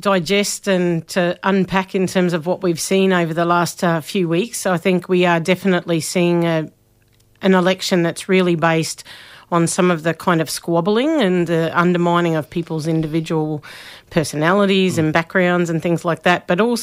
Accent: Townsville, Queensland, Australia; I'd think about those early days back in Townsville, you know, growing up in North Queensland through the late 80s and early 90s.

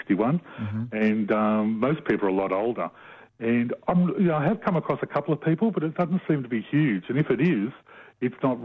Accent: Sydney, New South Wales, Australia; But I grew up in Western Sydney, and as a kid, and so possibly that's why.

